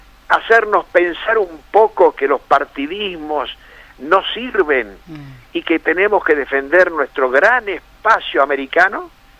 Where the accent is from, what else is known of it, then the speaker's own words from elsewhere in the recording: Salta, Argentina; de nuestra provincia y orgullosos de nuestra región, sino como salteños ser los más argentinos y como argentinos ser los más americanos